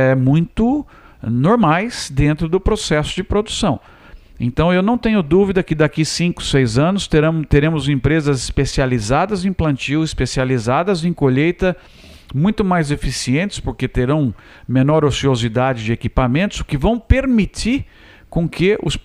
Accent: São Paulo, Brazil; tem fazendas já em São Paulo, de onde eu venho, de amigos, e aqui mesmo

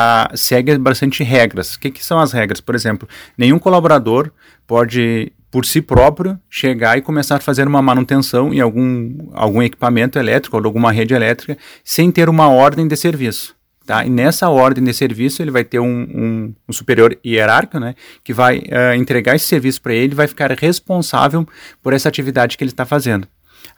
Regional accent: Caçapava, Rio Grande do Sul, Brazil; now in Santa Maria, Brazil; Eu sou natural de Caçapava.

